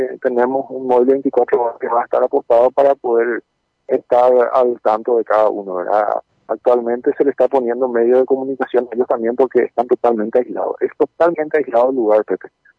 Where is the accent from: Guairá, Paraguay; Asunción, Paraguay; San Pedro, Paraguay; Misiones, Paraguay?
Misiones, Paraguay; Ayolas; Yo soy ayolense, soy la autora de Bermeja, ayolense.